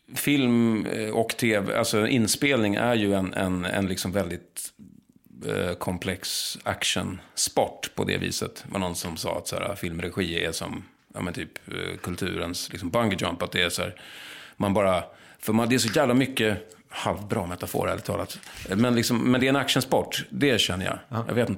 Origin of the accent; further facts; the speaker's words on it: Lidingö, Stockholm County, Sweden; Jag var från Lidingö, lite så här övre medelklassunge. Och som hade väl lite så här Lidingöin kanske och pratade lite så liksom.